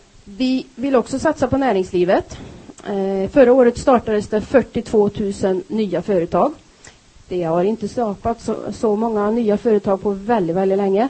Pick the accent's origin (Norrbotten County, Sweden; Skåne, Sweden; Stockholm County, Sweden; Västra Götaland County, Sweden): Västra Götaland County, Sweden; Skövde; jag är från Skövde, alltså skaraborgare, sitter i trafikutskottet